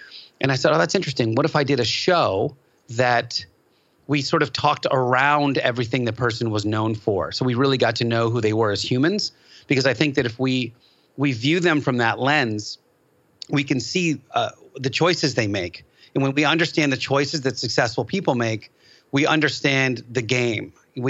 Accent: Philadelphia, Pennsylvania, United States; accent: East Coast; I'm from Philly, so I'm gonna switch into my like East Coast mode accent right now.

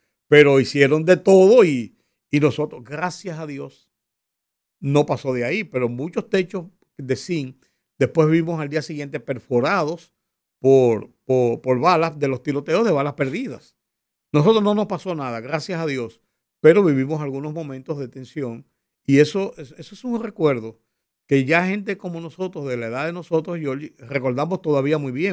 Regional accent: Dominican Republic; abrió el camino para que nosotros entendiéramos como dominicanos dos cosas

